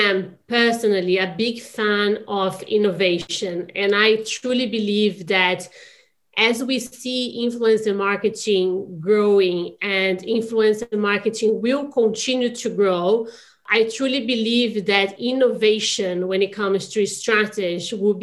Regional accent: Brazil; moved away as an adult; now in London, United Kingdom; I am from Brazil, having been living in London for the past 15 years.

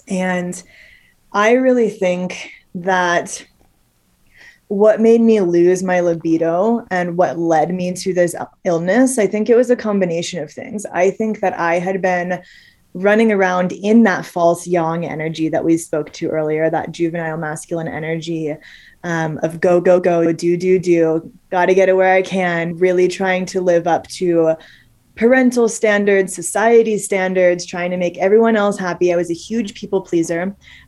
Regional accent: Cincinnati, Ohio, United States; also born or lived in Orlando; So I was born in Orlando, Florida. I grew up in Cincinnati, Ohio. And yeah, I got out of Ohio as soon as I could.

